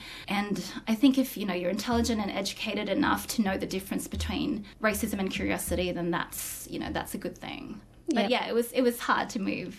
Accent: Australia; I guess being dual as well, being Australian, being Filipina, I guess being loyal to both cultures is good too as a multicultural person.

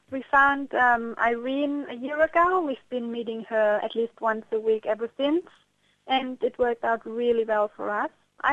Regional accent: Germany; English is a second language; now in Australia; I'm originally from Germany. I don't have any grandparents for my children here in Australia.

